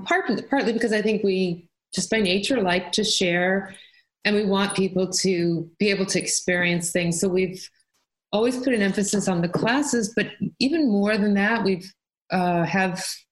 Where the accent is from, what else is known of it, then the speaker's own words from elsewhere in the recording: United States; which as an American, if you smell that in the jar, you'd think who in their right mind would even put that near the kitchen.